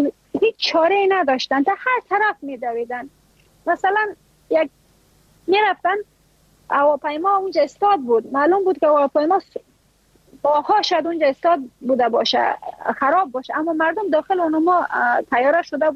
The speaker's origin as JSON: {"language": "Persian", "country": "Afghanistan", "said": "ما اگر از افغانستان بر آمدیم"}